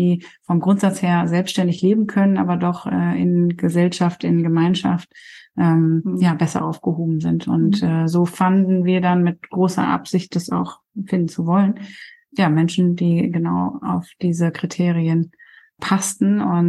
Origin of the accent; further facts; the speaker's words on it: Coesfeld, North Rhine-Westphalia, Germany; born there; Ich bin gebürtige Coesfelderin und mein Mann kommt aus Rheine. Mhm. Also wir sind beide quasi Münsterlandkinder.